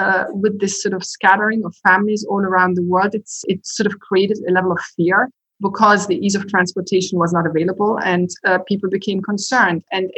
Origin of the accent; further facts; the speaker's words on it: Germany; also born or lived in Israel / England; now in United States; Well, actually, I was raised in a considerable number of countries. So I was born in Germany. I was raised in part in Germany. I went to boarding school in Jerusalem, then went to boarding school in England